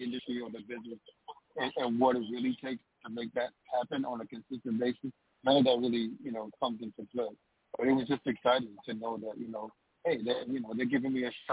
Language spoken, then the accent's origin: English; Miami Beach, Florida, United States; I'm born and raised in Miami Beach, Florida. Like most R&B singers, we grow up in church.